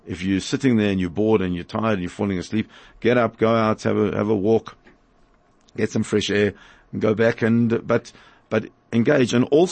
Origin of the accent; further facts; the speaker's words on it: Johannesburg, Gauteng, South Africa; now in Cape Town, South Africa; So we're both from Joburg. I come from originally from Victory Park.